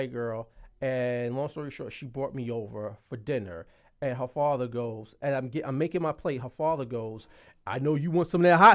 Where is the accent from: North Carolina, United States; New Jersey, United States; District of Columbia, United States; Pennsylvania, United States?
New Jersey, United States; I'm from Jersey.